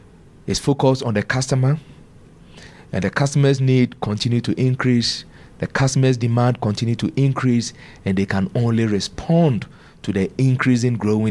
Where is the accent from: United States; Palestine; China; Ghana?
Ghana; So now that I've come back as a Ghanaian, it's exactly what I want to do.